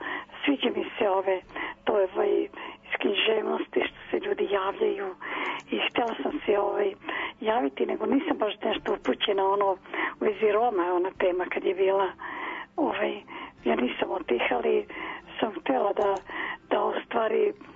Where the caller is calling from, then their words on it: Borča, Belgrade, Serbia; Ja sam iz Borče.